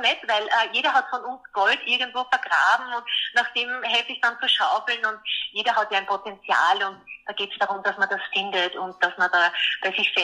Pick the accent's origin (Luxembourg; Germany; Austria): Austria; Vienna; Ja, aus Wien.